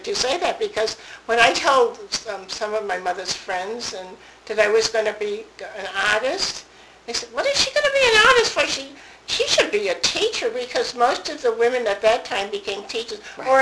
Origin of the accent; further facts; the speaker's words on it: Key West, Florida, United States; born there; also born or lived in Cambridge, Massachusetts; because I was born in Key West, Florida. My mother's from the Keys.